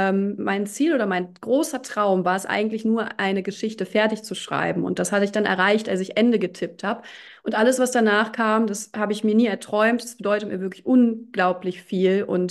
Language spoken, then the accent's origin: German; Overath, North Rhine-Westphalia, Germany; Einmal in Overath, in meiner Heimatstadt, findet eine Lesung statt.